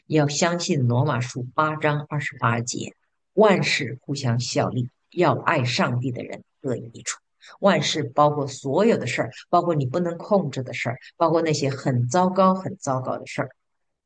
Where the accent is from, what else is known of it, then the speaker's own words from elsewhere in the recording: China; 这我们中国人中尤其严重